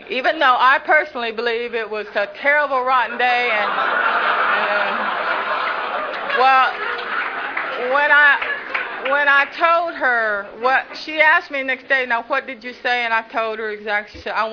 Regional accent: Tulsa, Oklahoma, United States; And I said, oh, I believe in God. I was raised in Tulsa.

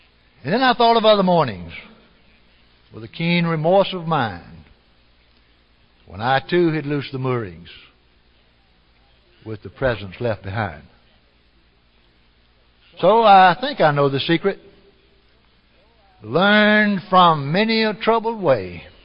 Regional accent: Georgia, United States; One I had learned as a small boy in the Methodist Sunday school in my hometown in America, Georgia.

